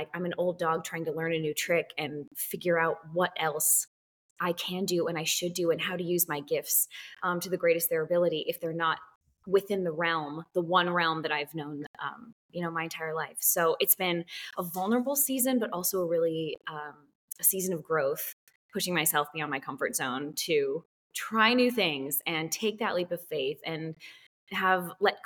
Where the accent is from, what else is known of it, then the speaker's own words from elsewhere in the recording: Minnesota, United States; born there; also born or lived in New York; now in Nashville, United States; I was born in Minnesota, and I had a big break when I was 21 to pursue my dream of being on Broadway. I moved to New York